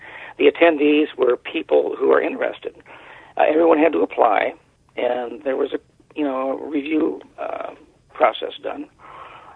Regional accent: Midwest, United States; I wasn't accepted because I'm from the Midwest, probably

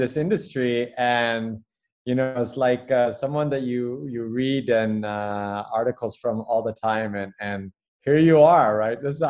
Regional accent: Taipei, Taiwan Province, Taiwan; when I say, you know, Taipei and people, no, where are you really from? It's like, well, I'm third generation Chinese born, because my father was born in China, in Tianjin, my grandmother in northern China.

